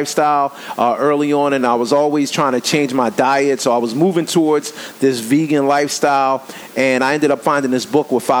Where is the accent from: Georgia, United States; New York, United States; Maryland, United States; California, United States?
Maryland, United States; Baltimore; I'm from Baltimore. Like Baltimore City, we don't know. I don't necessarily know about tofu.